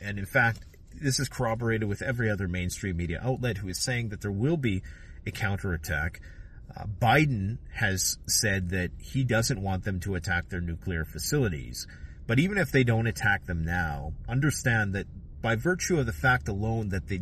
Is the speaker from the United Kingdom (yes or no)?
no; Canada; I speak in Americans in the third person because I'm Canadian